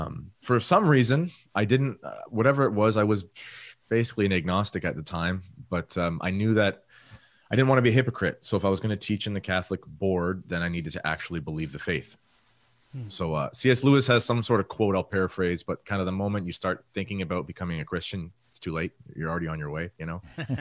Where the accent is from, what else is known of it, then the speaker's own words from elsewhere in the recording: Stratford, Ontario, Canada; But I'm Canadian. I'm from Ontario, Canada, a small town called Stratford. Teacher, coach, and I'm a Catholic who just decided to write a book.